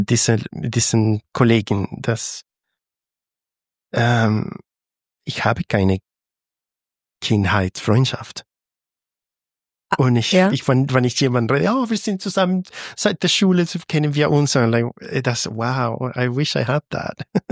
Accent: Valencia, Carabobo, Venezuela; German is a second language; Ich bin ursprünglich von Valencia, wegen der Arbeit von meinem Vater.

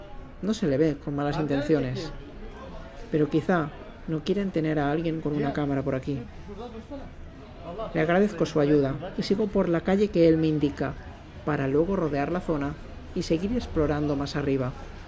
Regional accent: Spain; Soy europeo y español más concretamente.

